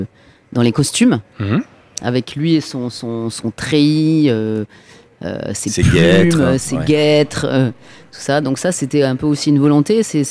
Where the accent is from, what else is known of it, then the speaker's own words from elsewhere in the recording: Valréas, Provence-Alpes-Côte d'Azur, France; Moi aussi je viens du Vaucluse.